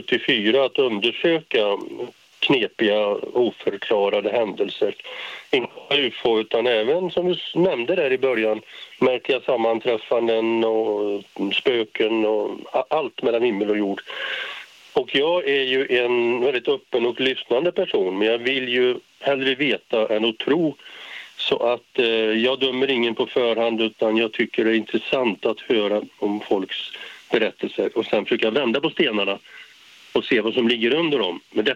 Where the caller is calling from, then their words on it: Järfälla, Stockholm County, Sweden; Jag är hemma i Järfälla